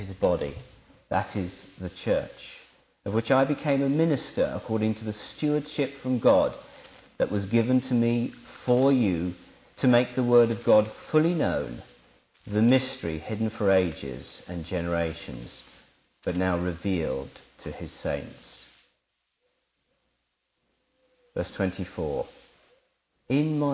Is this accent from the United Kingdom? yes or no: yes; United Kingdom; We're British, and that means that we're, I guess, a bit shy.